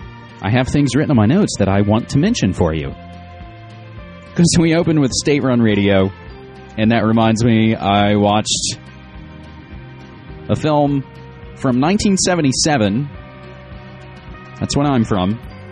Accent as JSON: {"language": "English", "region": "West Virginia", "country": "United States", "tie": "born or raised there", "said": "West Virginia being my home state."}